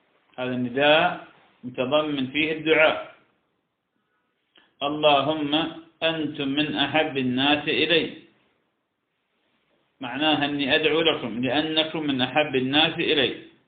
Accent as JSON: {"language": "Arabic", "country": "Iraq", "said": "عندنا في العراق الكوبيسيون يأكلونه كثيرا"}